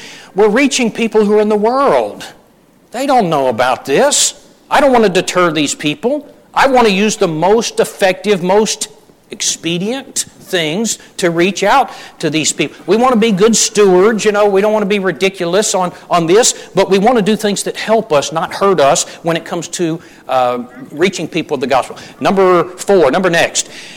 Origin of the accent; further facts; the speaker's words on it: North Charleston, South Carolina, United States; I grew up in the North Charleston congregation in Charleston, South Carolina.